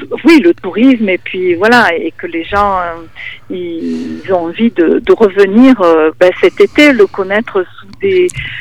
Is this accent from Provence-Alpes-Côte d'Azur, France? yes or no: yes; Marseille, Provence-Alpes-Côte d'Azur, France; now in Chambon-sur-Lignon, France; je venais faire le tournoi du Chambon-sur-Lignon, même étant de Marseille.